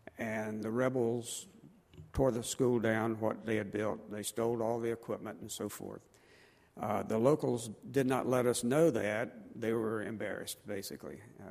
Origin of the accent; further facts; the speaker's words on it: the South, United States; Notice I'm from the South. I say supper, not dinner.